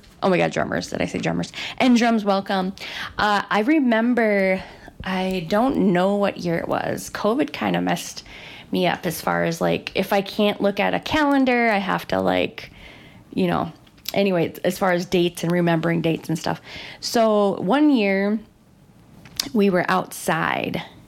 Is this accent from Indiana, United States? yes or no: no; Red Lake, Minnesota, United States; We are performers and speakers, and we're from Red Lake and we're Southside.